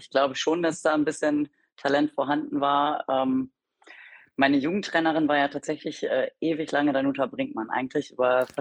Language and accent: German; Emlichheim, Lower Saxony, Germany; born there; Ja, ich komme gebürtig aus Emlichheim